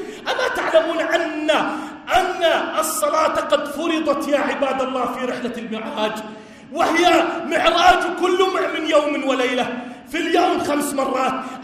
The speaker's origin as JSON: {"language": "Arabic", "country": "Jordan", "said": "اللهم اجعل بلدنا الأردن واحة للأمن والأمان"}